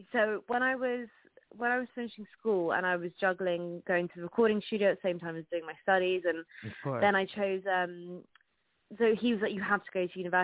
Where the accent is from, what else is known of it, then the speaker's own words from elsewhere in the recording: London, United Kingdom; So I grew up in London, and so did my parents, but we traveled back.